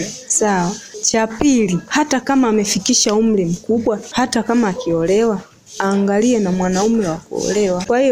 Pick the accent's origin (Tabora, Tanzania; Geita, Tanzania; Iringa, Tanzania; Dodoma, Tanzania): Dodoma, Tanzania; natokea Dodoma.